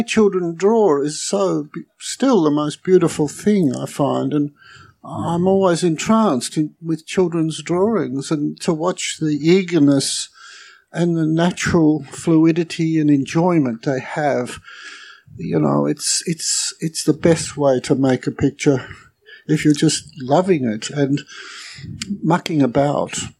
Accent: Melbourne, Victoria, Australia; I grew up in Melbourne, essentially. I was born in Melbourne. I grew up in a very working class, what we used to call a working class suburb, lots of factories and labourers and workers.

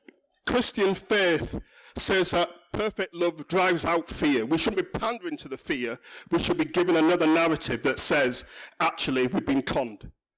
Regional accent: Yorkshire and the Humber, United Kingdom; I come from West Yorkshire, God's own county.

